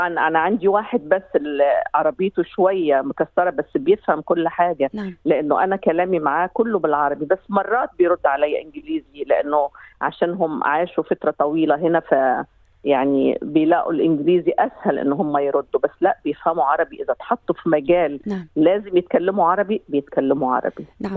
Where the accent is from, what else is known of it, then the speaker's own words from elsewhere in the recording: Egypt; accent: mix of Egyptian and Levantine; also born or lived in Australia; now in Kuwait; معلش هتلاقي لهجتي مختلفة بين مصري وبين شامي، عشان أنا جوزي أردني لبناني، فأنا بقدرش أتكلم حتى بيور مصري، بحاول أستجمع الكلمات المصرية.